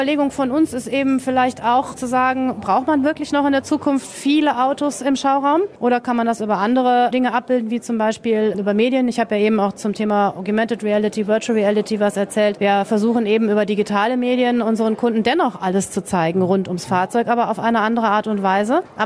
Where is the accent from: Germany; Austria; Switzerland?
Germany; North Rhine-Westphalia; ich komme aus Nordrhein-Westfalen.